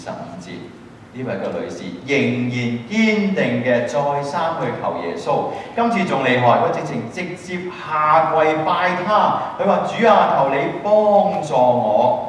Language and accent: Cantonese; Guangdong, China; 我哋廣東人好興最後講一句咩啊？